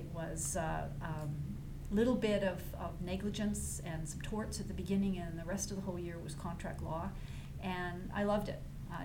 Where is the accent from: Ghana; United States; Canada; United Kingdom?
Canada; Nelson, British Columbia; Okay, a small town girl. I'm from Nelson, British Columbia. My dad was born there.